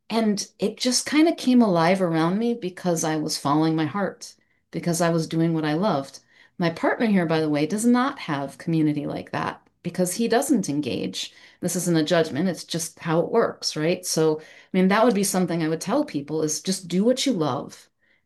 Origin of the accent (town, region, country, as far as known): United States